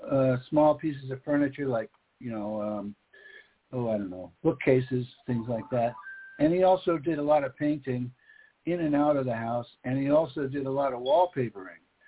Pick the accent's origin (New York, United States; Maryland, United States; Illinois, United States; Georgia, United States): New York, United States; New York City; born there; But in my case, I was born in New York City, and you could only have 2 kids in New York City.